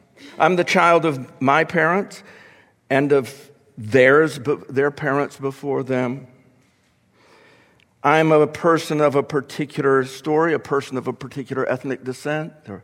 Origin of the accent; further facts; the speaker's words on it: Texas, United States; I was born in East Texas. I grew up in these little towns in East Texas. They have influenced me.